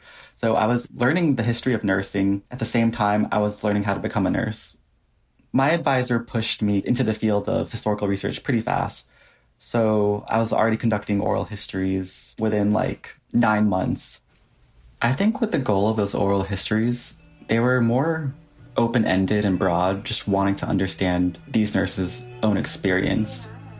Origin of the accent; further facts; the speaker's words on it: Virginia, United States; born there; And I was born here in Virginia in 1992.